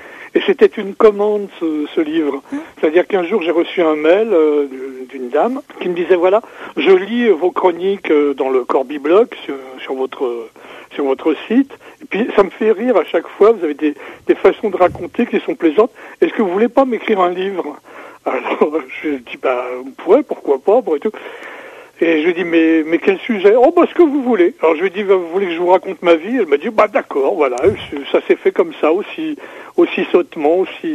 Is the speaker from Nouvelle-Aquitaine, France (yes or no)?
no; Normandy, France; Chez nous, en Normandie, il fait vachement beau.